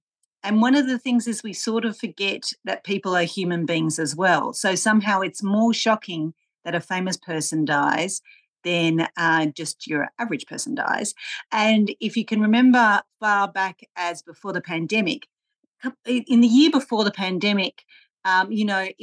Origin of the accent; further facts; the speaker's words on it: Bathurst, New South Wales, Australia; moved away; I've lived away from my hometown of Bathurst for, gosh, over 30 years now, and yet I'm writing a book based in Bathurst.